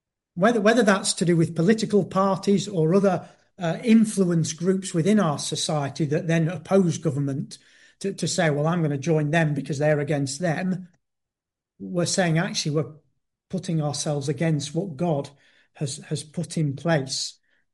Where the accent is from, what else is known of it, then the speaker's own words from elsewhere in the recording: United Kingdom; if I went to live in Kazakhstan as a Brit